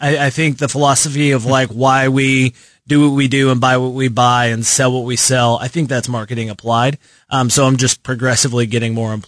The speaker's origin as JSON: {"language": "English", "town": "Lubbock", "region": "Texas", "country": "United States", "tie": "born or raised there", "said": "No. I've been here for like the last 7 years, but I grew up in Texas."}